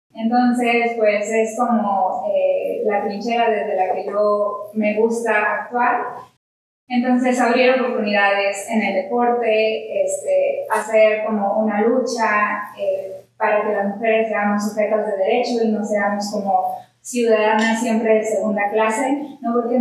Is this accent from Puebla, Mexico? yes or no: yes; Puebla, Mexico; moved away as an adult; Y yo soy de Puebla y vine aquí porque tienen la mejor licenciatura en matemáticas